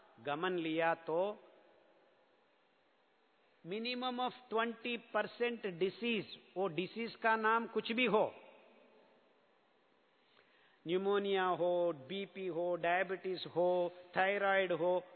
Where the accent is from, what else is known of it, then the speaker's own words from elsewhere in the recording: Mysore, Karnataka, India; हम मैसूर से हैं.